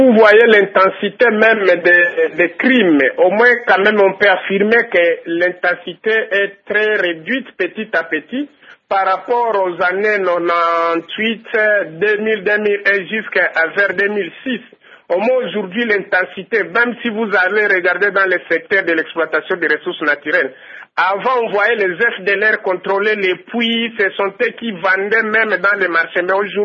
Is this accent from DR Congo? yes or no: yes; DR Congo; S'il faut se battre, il faut qu'ils aillent se battre chez eux, pas chez nous au Congo.